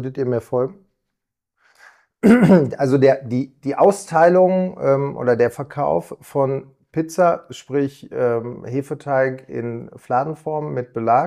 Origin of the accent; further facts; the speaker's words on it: North Rhine-Westphalia, Germany; also bei uns in Westfalen sagt man, was der Bauer nicht kennt.